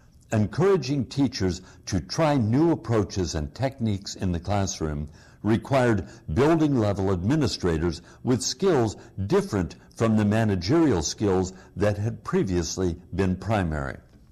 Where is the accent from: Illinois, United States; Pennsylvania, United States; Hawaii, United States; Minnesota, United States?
Illinois, United States; In my home state of Illinois, a major reform initiative was passed in 1985.